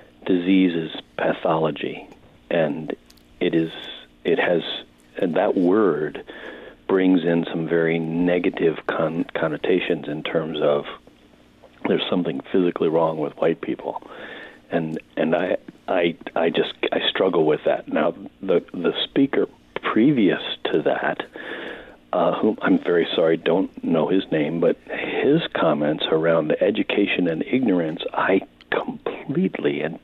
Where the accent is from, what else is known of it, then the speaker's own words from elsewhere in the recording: the South, United States; now in Rochester, United States; The reason I called originally was simply because I was raised in the South, and experienced Southern racism, which is overt. When I moved to Rochester